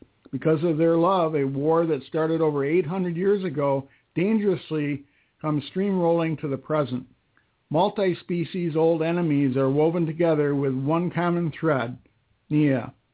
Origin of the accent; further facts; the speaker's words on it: New York, United States; which I said was also my hometown of Nedro, New York.